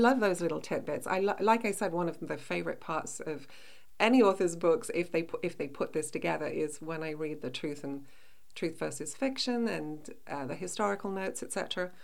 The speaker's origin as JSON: {"language": "English", "country": "United Kingdom", "said": "obviously I'm from Britain"}